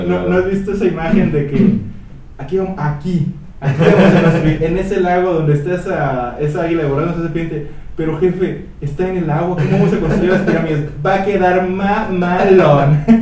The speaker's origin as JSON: {"language": "Spanish", "country": "Mexico", "said": "nosotros que somos mexicanos, creo que por eso nunca se hicieron a la mar nuestros antepasados"}